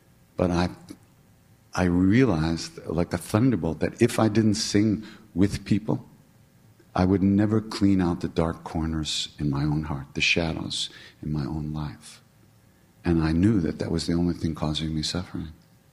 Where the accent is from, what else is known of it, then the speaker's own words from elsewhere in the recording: New York, United States; I'm from New York.